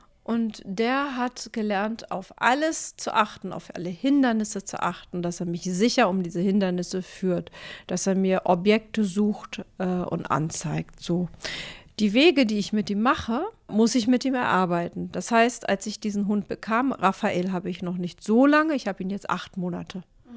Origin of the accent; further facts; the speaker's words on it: Hamburg, Germany; born there; Ich bin 52 Jahre alt. Ich bin hier in Hamburg geboren und meine Eltern kommen aus der Türkei. Ich bin auch zweisprachig aufgewachsen, türkisch und deutsch.